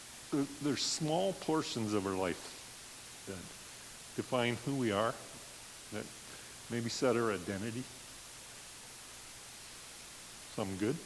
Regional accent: Nova Scotia, Canada; now in Maple Creek, Canada; I say, no, I live here, but I was born and raised in Nova Scotia. I'm Nova Scotian.

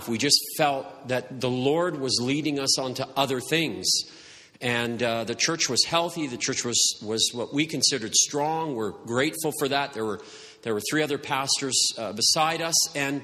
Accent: Medicine Hat, Alberta, Canada; I was born and raised and lived in Medicine Hat, and we went to First Assembly of God as a family, the Pentecostal church there.

